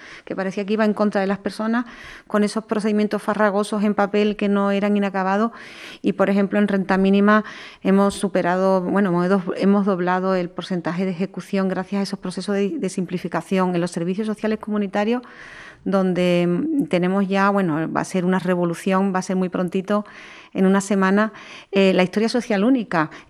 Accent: Andalusia, Spain; Pero como andaluza que llevo aquí viviendo toda mi vida, sé por qué se ha producido

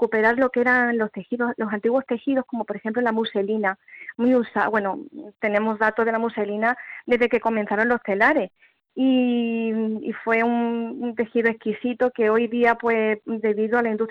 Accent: Castilblanco de los Arroyos, Andalusia, Spain; Yo soy de Castilblanco de los Arroyos, tengo mi taller aquí en Castilblanco, en Castilblanco de los Arroyos

